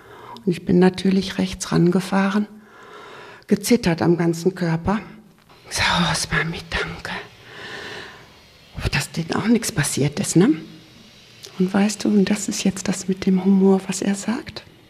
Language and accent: German; Viersen, North Rhine-Westphalia, Germany; Fahren zurück über eine doppelspurige Straße in Viersen, also schon in meinem Heimatort.